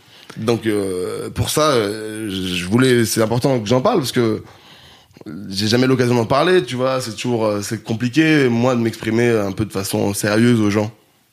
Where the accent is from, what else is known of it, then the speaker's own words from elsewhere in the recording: Grenoble, Auvergne-Rhône-Alpes, France; j'ai grandi à Grenoble